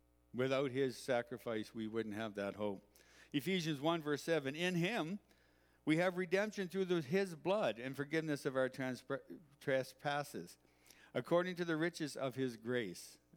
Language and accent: English; Moncton, New Brunswick, Canada; born there; I was born on the East Coast in Moncton, New Brunswick, to a Christian family on August 20th, 1959. Now, that explains the weird accent you hear sometimes when I talk.